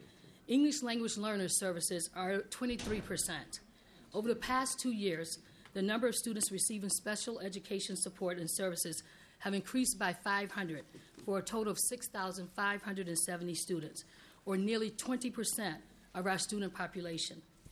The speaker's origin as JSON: {"language": "English", "town": "Selma", "region": "Alabama", "country": "United States", "tie": "born or raised there", "said": "And I must say, 2050 looks much different than my world growing up in Selma, Alabama."}